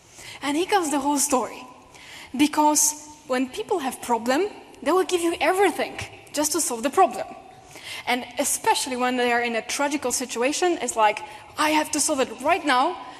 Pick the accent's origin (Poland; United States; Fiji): Poland; English is a second language; First of all, of course … the surname clearly indicates that I'm somewhere from the Eastern countries, which means, in my case, it's Poland.